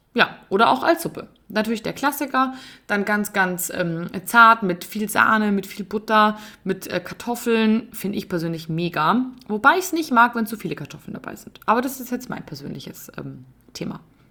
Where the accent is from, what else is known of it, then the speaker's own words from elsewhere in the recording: Bavaria, Germany; wie man bei uns in Bayern sagt